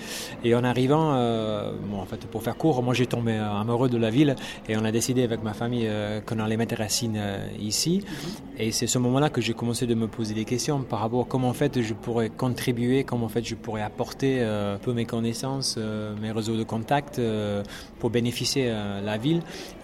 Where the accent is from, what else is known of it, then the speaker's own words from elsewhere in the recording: North East England, United Kingdom; French is a second language; now in Bordeaux, France; Moi, à l'origine, je viens de le nord-est de l'Angleterre.